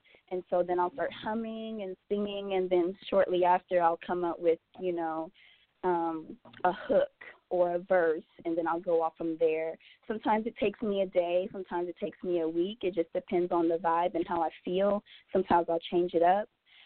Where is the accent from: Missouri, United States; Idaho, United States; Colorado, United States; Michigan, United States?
Missouri, United States; St. Louis; you know, I always grew up around music, and so that's what got me into the music genre while I was growing up in St. Louis.